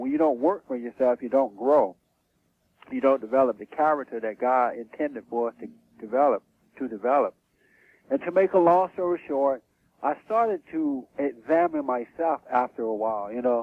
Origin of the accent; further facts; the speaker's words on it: Alabama, United States; I grew up in Alabama, and I worked on a plantation.